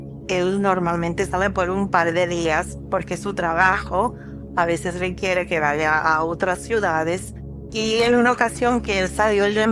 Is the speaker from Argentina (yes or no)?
no; San Juan, Puerto Rico; now in St. Cloud, United States; Mi esposo y yo somos de San Juan, Puerto Rico, y por cuestiones de trabajo de mi esposo nos venimos a vivir aquí al centro de la Florida con mis tres hijos todavía chiquitos. Llegamos a rentar una casa en una zona relativamente nueva en St. Cloud, Florida.